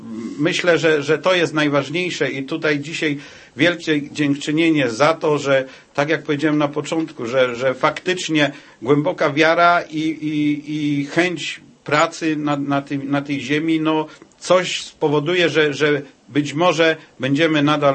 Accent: Greater Poland Voivodeship, Poland; No tragedia jest, jestem tam z okolic Pudliszek, z pomidorami.

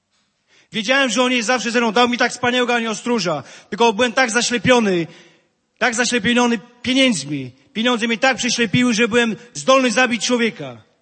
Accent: Zielona Góra, Lubusz Voivodeship, Poland; pochodzę z miasta Zielonej Góry.

